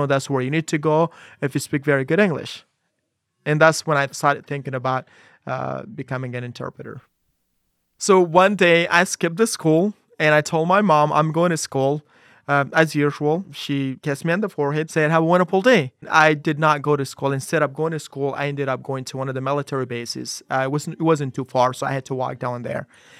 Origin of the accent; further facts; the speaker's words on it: Kunar, Afghanistan; I was born in Kunar's. I could understand their actions, their body language, and what they were up to because I was from there.